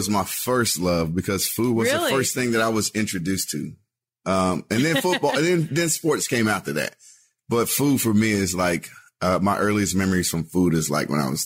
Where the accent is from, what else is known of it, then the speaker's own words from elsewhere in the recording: Texas, United States; Yeah, I mean, football in Texas, sports in Texas, period. It rules everything. Like the town shuts down, you know, Friday nights. You know, Friday night lights is literally how my high school days were.